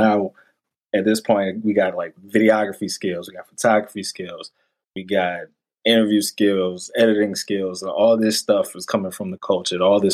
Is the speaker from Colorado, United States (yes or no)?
no; Lafayette, Louisiana, United States; got me into a CVS affiliate in my hometown, Lafayette, which led me into becoming a videographer for like news, hard news stories